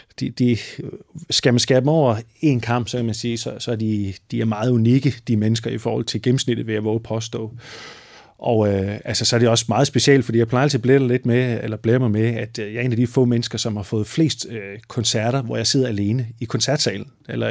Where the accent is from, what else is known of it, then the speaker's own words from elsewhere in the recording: Jutland, Denmark; som du kan høre, eller som du også ved, så er jeg jo fra Jylland, ikke?